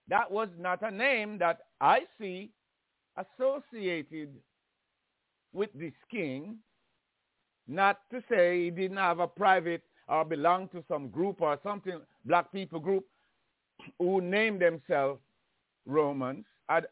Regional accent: Jamaica; I grew up in church and never hear nobody at all. And I mean, I grew up in Jamaica, predominant Christian, you know, country. And that's all I knew. My parents are Christians.

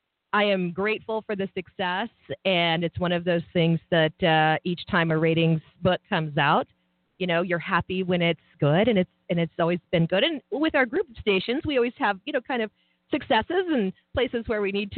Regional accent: El Paso, Texas, United States; I was born and raised in El Paso and went to college in Portales.

